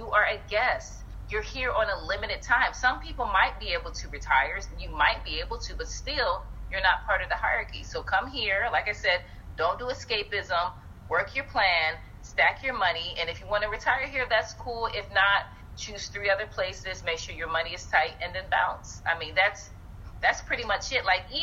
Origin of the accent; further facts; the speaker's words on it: United States; as an American, if we know the laws and the rules for